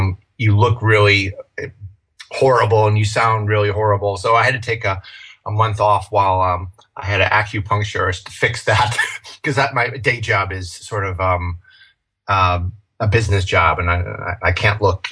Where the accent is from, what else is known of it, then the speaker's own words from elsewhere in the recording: Chicago, Illinois, United States; moved away as an adult; now in United Kingdom; I've been living in the UK for 15 years. I'm from Chicago.